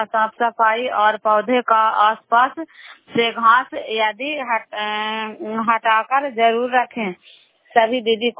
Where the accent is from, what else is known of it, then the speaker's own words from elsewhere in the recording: Bairiganj, Bihar, India; नालंदा जिला कराई ब्लॉक मकराता पंचायत ग्राम वैरीगंज की निवासी हूँ। और अभी हम गवासपुर गांव में आई हुई हूँ